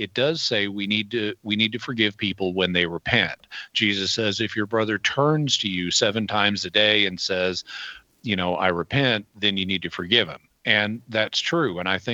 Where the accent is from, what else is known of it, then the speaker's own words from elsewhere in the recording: Fayetteville, United States; When I moved back to my hometown of Fayetteville, I was at Mass